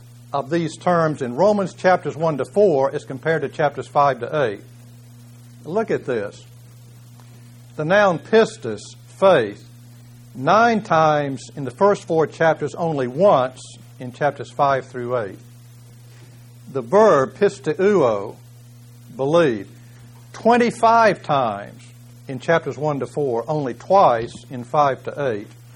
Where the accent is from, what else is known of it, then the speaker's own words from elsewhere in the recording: Kentucky, United States; born there; I was born in Kentucky, but I was pulling for Utah.